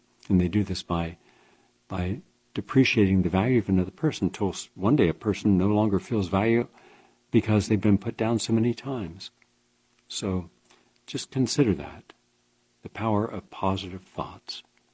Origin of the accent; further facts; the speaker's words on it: West Virginia, United States; had they gone down to my home state, West Virginia